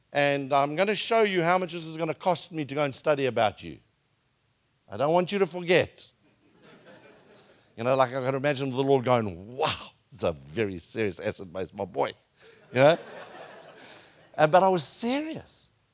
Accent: South Africa; I'm from South Africa, I'm 53

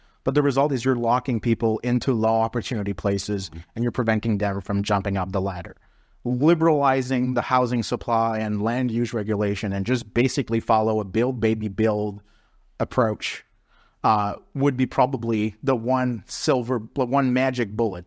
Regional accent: Canada; I'm Canadian.

